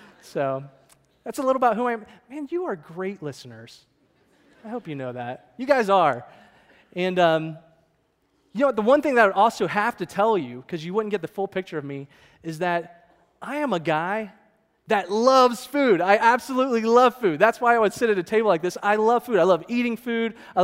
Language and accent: English; Kentucky, United States; born there; Well, sure. I was born in Kentucky, come on.